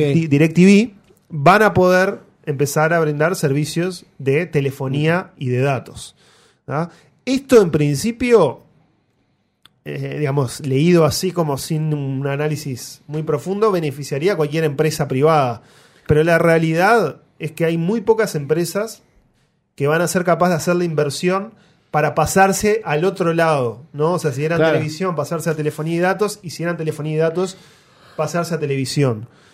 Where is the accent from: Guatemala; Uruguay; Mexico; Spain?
Uruguay; en realidad los accionistas somos los uruguayos